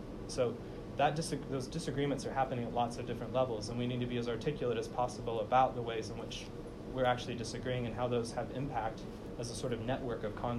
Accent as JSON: {"language": "English", "country": "United States", "said": "I mean, I'm an American, but I haven't lived here for a long time."}